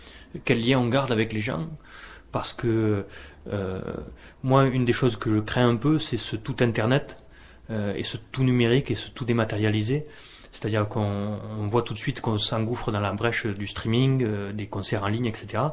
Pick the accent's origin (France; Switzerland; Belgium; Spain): France; Pézenas, Occitanie; born there; Moi, je suis né à Pézenas, ouais.